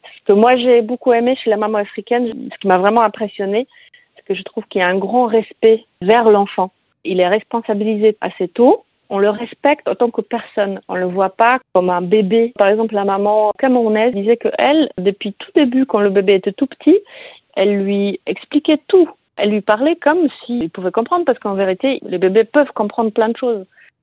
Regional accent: Poland; now in France; je suis une maman du monde parce que je suis polonaise.

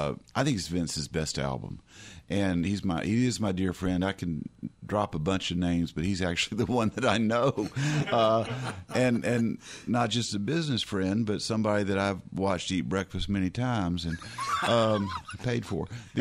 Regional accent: Durham, North Carolina, United States; then growing up in North Carolina, in Durham, we had an awful lot

